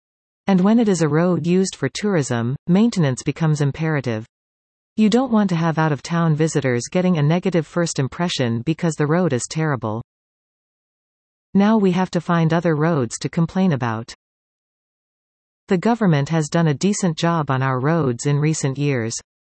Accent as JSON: {"language": "English", "town": "Langley", "region": "British Columbia", "country": "Canada", "said": "I'm from Langley, BC. We don't have roads like those."}